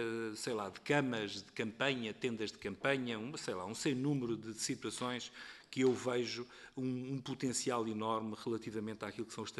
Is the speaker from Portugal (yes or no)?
yes; Mafra, Lisbon, Portugal; Eu próprio, na minha terra, que é Mafra, questiono